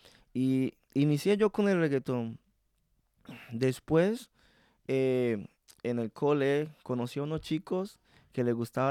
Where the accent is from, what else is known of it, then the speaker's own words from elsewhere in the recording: Cali, Valle del Cauca, Colombia; also born or lived in Olaya Herrera / Buenaventura; yo soy de Colombia. Nací en Olaya Herrera. Es un pueblito muy, muy bonito, Satinga, Nariño, ¿sí? Que pertenece al Nariño, lo estoy diciendo. Ahí retorné a Buenaventura. De Buenaventura cogí a Cali